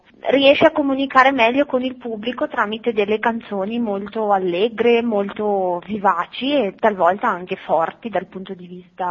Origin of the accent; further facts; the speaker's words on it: Bergamo, Lombardy, Italy; io, essendo bergamasca, volevo rifarmi a qualcosa che riguardasse la mia realtà